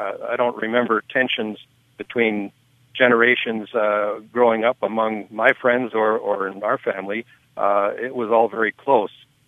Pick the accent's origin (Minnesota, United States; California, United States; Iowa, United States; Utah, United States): Minnesota, United States; Ely; Yes, Ely's my hometown and was the hometown for their entire lives of my parents, and all four of my grandparents came to Ely in their youth, so I'm a third-generation Elyite.